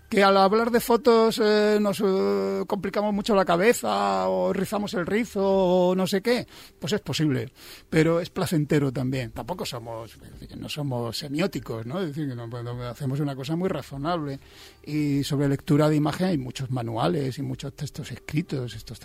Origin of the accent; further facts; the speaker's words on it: Almería, Andalusia, Spain; Vengo de la luz plenisolar del sur, ¿sabes? Y además, bueno, yo soy de Almería en concreto